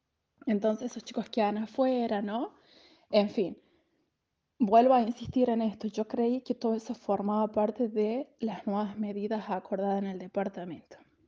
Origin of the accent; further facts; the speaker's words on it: Vinchina, La Rioja, Argentina; actualmente estoy trabajando acá en la provincia de Santa Cruz, pero soy de La Rioja, de Vinchina. Mi familia toda está ahí en Vinchina